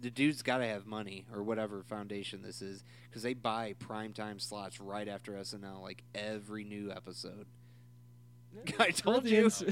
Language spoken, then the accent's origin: English; St. Louis, Missouri, United States; I go, oh, I'm from St. Louis.